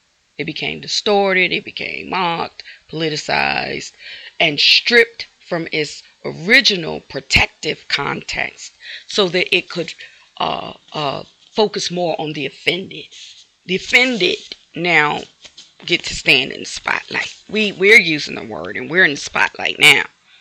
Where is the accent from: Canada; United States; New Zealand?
United States; the South; I told y'all, I grew up in the South, if you can't hear it.